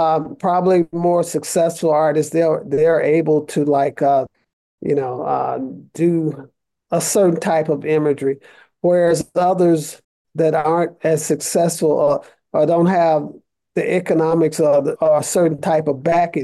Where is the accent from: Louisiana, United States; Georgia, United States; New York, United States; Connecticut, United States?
Georgia, United States; Atlanta; growing up in Atlanta in the 60s and 70s, the civil rights movement